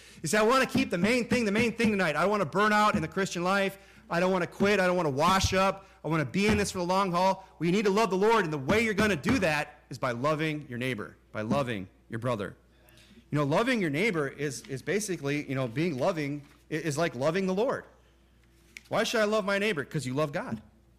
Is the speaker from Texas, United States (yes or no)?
no; Michigan, United States; That house I grew up in Michigan that I had to mow that lawn all those years